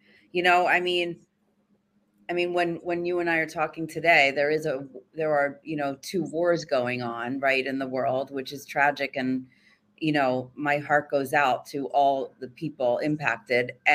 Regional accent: Pennsylvania, United States; I had to leave my home in New York City and move back to where I grew up in Pennsylvania and move in with my parents.

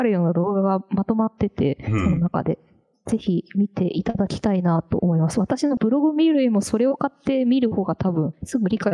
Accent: Hiroshima, Japan; 同じ広島県出身なので、

